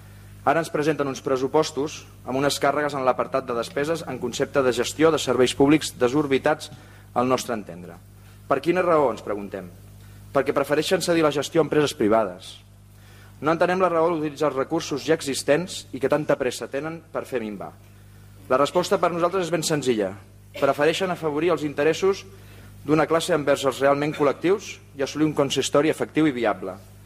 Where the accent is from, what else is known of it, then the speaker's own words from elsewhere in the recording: Catalonia, Spain; Hem arribat aquí com a poble català per la manca d'una aposta productiva en l'economia